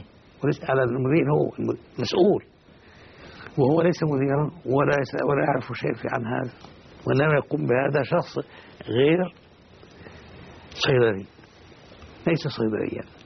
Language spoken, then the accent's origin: Arabic; Kafr El Battikh, Damietta Governorate, Egypt; وأنا طفل كنت أحيانا أذهب مع بعض أهلي إلى المكان الذي يقوله وكالة أو مبيع. كان هذا عندنا في بلدتنا في كف بطيخ. كنت قرية لكن أصبحت الآن مركز.